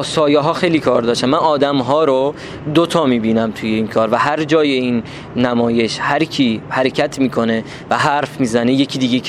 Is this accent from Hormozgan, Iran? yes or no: yes; Bandar Abbas, Hormozgan, Iran; کلن تهران بندری ها رو دوست دارن، ما هم از بندر عباس اومدیم، ما هم تهرانی ها رو دوست داریم.